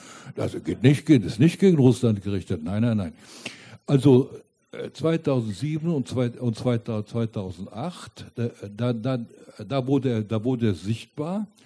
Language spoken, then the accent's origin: German; Germany; Ich bin ja aufgewachsen natürlich in der Bundesrepublik der Alten